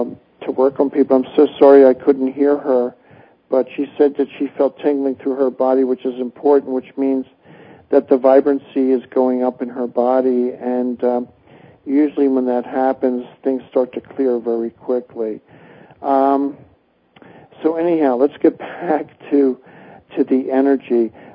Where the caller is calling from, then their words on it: Rochester, New York, United States; I'm calling from Rochester, New York.